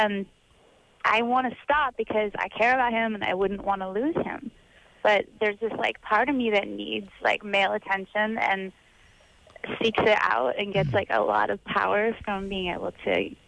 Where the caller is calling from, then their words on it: San Francisco, California, United States; I'm calling from San Francisco.